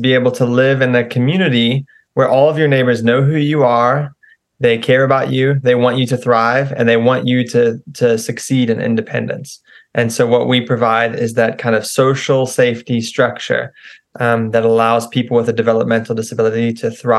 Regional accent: South Africa; now in United States; I'm originally actually also from South Africa. My accent has changed a little bit over the years, but when I was studying in Nashville

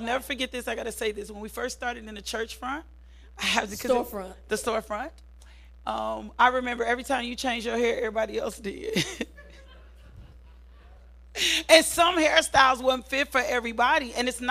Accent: Little Rock, Arkansas, United States; but my natural inclination, because I grew up in the East End of Little Rock, right? In Southwest Little Rock.

